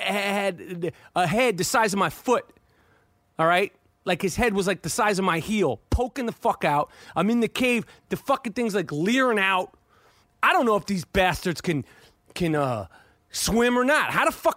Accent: New York, United States; I'm from New York, okay? If I see a rat, I get nervous, okay?

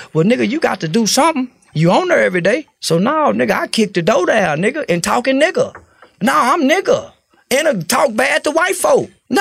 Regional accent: the South, United States; See, I was born in the 70s. I don't know when y'all was born. I'm from the South.

